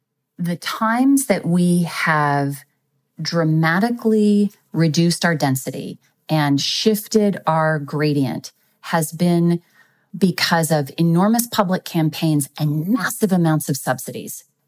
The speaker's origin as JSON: {"language": "English", "region": "Texas", "country": "United States", "said": "So you're seeing Arizona, Florida, my home state of Texas."}